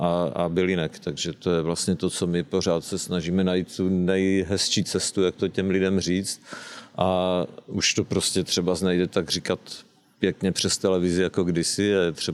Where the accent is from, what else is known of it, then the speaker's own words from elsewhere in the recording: Moravian-Silesian Region, Czechia; ze Slezska, Severní Moravy, odkud pocházíme, kde vlastně jsme vyrostli všichni